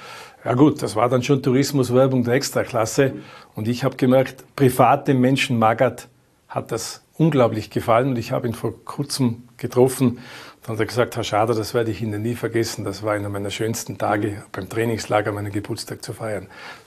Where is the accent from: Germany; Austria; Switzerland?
Austria; Tyrol; wenn man dann auf einmal als Tiroler Sprecher nach Spanien verpflichtet wird